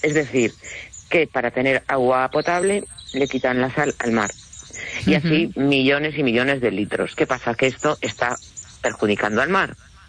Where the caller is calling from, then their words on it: A Coruña, Galicia, Spain; de La Coruña.